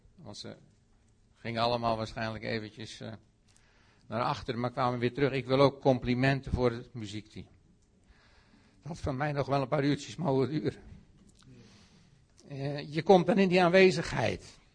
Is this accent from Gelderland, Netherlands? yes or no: yes; Putten, Gelderland, Netherlands; now in Ermelo, Netherlands; Ik woon dan nu sinds maart in Ermelo. Maar sommigen van jullie weten dat ik ben opgegroeid in Putten. Mijn ouders waren Ermeloers, maar wij kwamen in Putten terecht omdat mijn ouders woonden op de grens Ermelo-Putten.